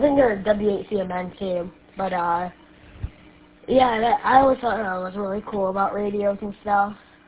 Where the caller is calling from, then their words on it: Imlay City, Michigan, United States; I'm calling from Emily City in Lapeer County. I think that's, above Detroit or something.